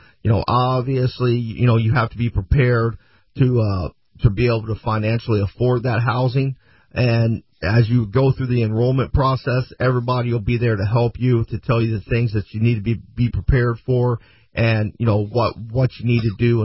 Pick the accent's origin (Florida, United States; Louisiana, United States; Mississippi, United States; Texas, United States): Florida, United States; Yeah, well, you know, I grew up in Florida.